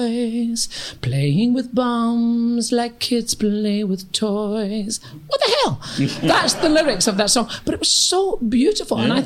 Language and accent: English; East Kilbride, Scotland, United Kingdom; growing up on East Kilbride, we listened to Motown.